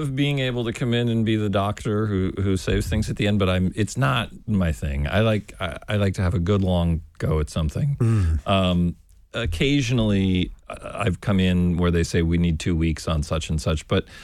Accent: Wisconsin, United States; I grew up in Wisconsin, mm-hmm. And so if you grow up there, you're a fan of the Green Bay Packers.

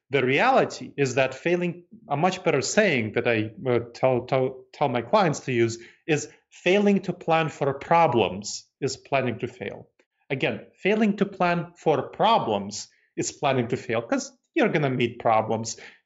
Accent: New York City, New York, United States; So I grew up in New York City, and that was kind of my home. And then I moved around.

